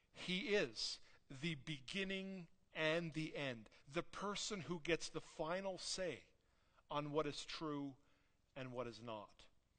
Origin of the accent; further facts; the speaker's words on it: Canada; I'm pretty Canadian and don't get a lot of joy from saying things that other people disagree